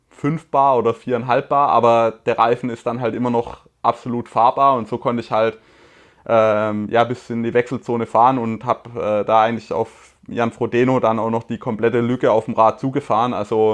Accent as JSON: {"language": "German", "region": "Baden-Württemberg", "country": "Germany", "said": "wie man bei uns im Schwabenland sagt."}